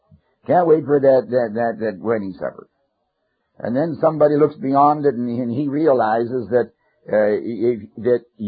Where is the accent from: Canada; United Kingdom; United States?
Canada; Now, I was raised in Canada, so either one is acceptable.